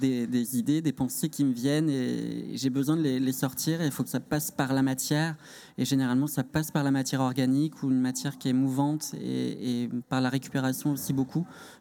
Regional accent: Centre-Val de Loire, France; En fait, j'ai grandi en Sologne.

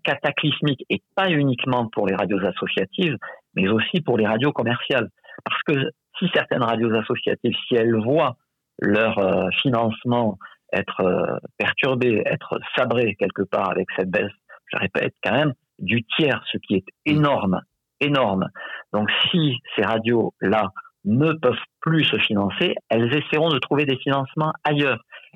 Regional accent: Pyrenees, France; comme mon accent a certainement dû me trahir, moi je viens du sud-ouest des Pyrénées où il y a des ours

